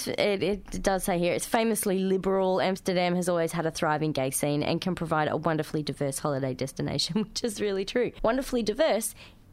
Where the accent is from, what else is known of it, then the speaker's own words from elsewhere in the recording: Australia; That's all right. I'm Australian.